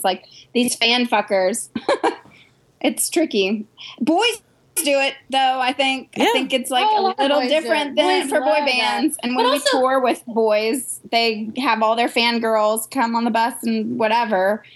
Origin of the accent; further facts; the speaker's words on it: the South, United States; It's not so much anymore, but like, and I'm from the South